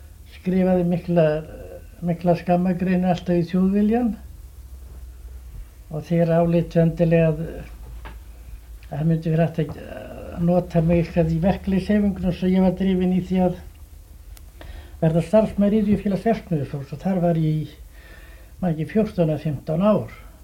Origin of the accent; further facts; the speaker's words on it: Hróarstunga, Eastern Region, Iceland; ég er alinn upp var lengst á Geirastum í Hróastungu. Fram yfir tvítugt